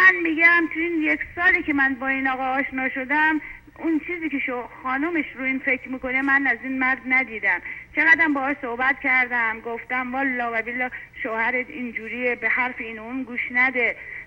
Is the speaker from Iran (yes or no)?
yes; Mashhad, Razavi Khorasan, Iran; من خودم مشهدیم، من بچه مشهدم،